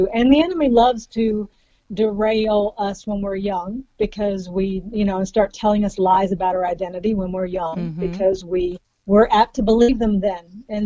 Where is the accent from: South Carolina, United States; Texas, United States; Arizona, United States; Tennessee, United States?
Tennessee, United States; Nashville; I lived in the Bible Belt. I was raised in Nashville, right outside of Nashville, Tennessee.